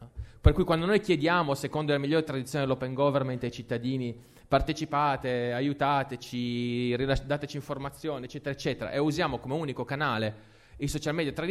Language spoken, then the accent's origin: Italian; Apulia, Italy; io sono pugliese come Morena